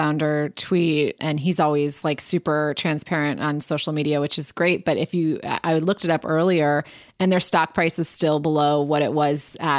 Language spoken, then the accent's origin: English; Ohio, United States; it is in my hometown of Northeast Ohio